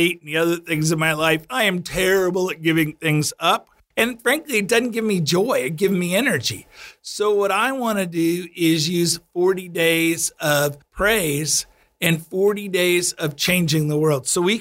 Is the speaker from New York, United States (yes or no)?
no; Texas, United States; As a Texan, I could tell you it's really important and you ought to have that in your life.